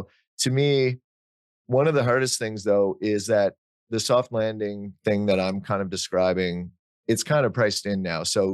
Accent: Ottawa, Ontario, Canada; I grew up in Ottawa, which is where Nortel was based.

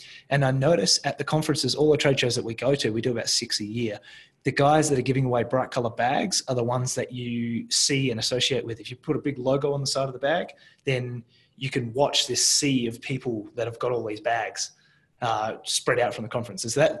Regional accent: Australia; now in United States; So a bunch of us Aussies moved out here and I've got to be honest, the accent helps.

